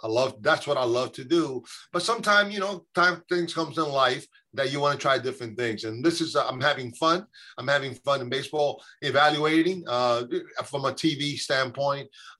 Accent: New York, United States; And being a Hispanic, being an immigrant, being a New Yorker, all these things together kind of came together

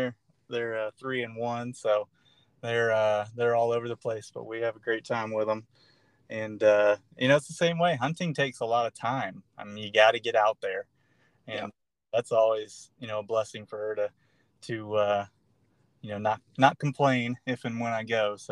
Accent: Florida, United States; Yeah, I grew up here in North Florida, and we were outdoors, shooting guns, and we had an old kids' compound bow.

